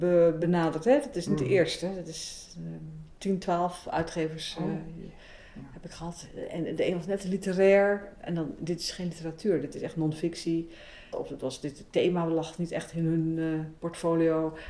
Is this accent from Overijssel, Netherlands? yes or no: yes; Deventer, Overijssel, Netherlands; Ja, ik kwam stage lopen. Ik kom uit Deventer.